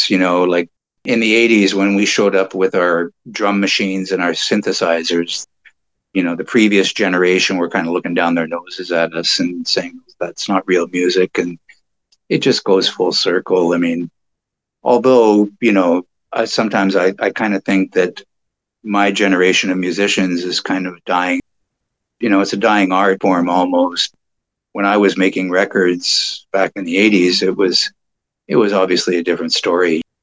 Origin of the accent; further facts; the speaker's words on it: Montreal, Quebec, Canada; now in Vancouver Island, Canada; I love Montreal. I grew up in Montreal. I love the city.